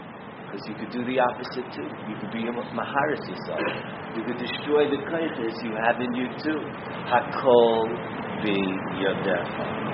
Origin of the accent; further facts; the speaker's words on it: United States; As a little kid, I grew up in America, we took our IQ test